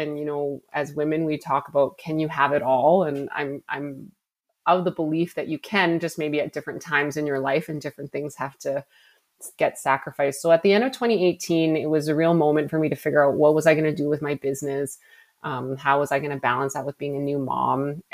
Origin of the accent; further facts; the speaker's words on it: Edmonton, Alberta, Canada; I was born and raised in Edmonton, and we fully expect what we call like second winter.